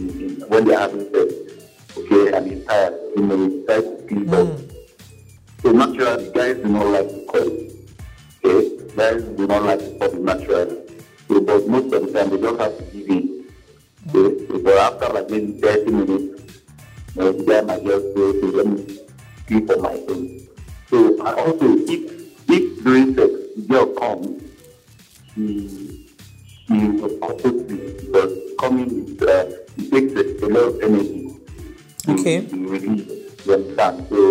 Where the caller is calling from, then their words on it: Abuja, Federal Capital Territory, Nigeria; Yeah, I'm calling from Abuja.